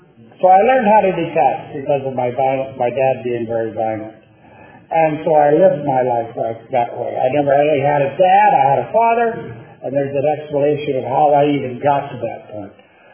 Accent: Tennessee, United States; That may sound strange for people in California, but I'm from Tennessee. From the country. I never knew we were poor until we moved to the city.

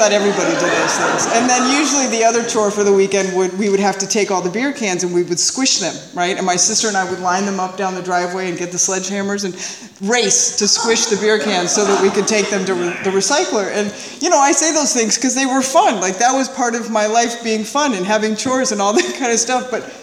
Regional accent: Encino, California, United States; And I grew up in Encino. My father was the love of my life.

